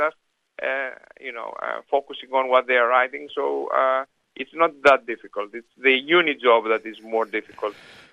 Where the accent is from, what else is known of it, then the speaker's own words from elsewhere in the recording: Chania, Crete, Greece; also born or lived in Canada; So then from Canada, went back to Greece because I am so sentimentally attached to my hometown of Hania in Crete.